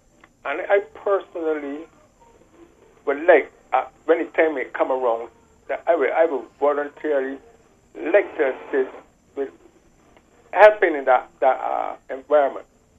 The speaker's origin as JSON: {"language": "English", "country": "Barbados", "tie": "born or raised there", "said": "when I grew up in Barbados."}